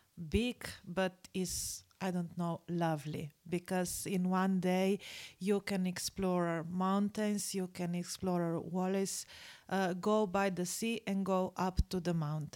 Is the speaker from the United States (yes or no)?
no; Vrtojba, Goriška, Slovenia; first language Slovenian; English is a second language; I'm from Vrtojba. This is very small village in on the border between Italy and Slovenia. I teach Slovenian language, that is mother language